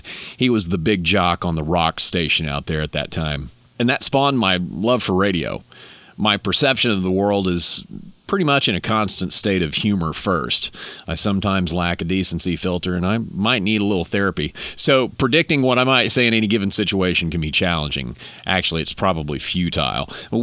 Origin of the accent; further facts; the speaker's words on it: Portsmouth, Virginia, United States; born there; I'm a Navy brat. I was born on the East Coast, Portsmouth Naval Hospital in Virginia. I'm a product of European immigrants in the dirty South.